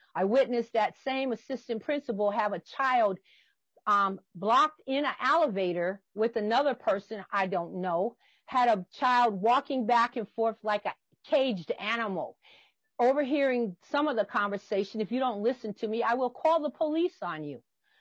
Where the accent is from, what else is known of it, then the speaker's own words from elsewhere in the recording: Minneapolis, Minnesota, United States; Born and raised in Minneapolis, I attended several Minneapolis public schools.